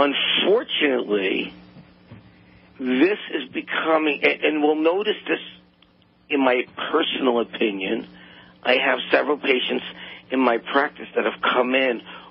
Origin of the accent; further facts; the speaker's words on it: Queens, New York, United States; I was born and raised in Flushing, Queens.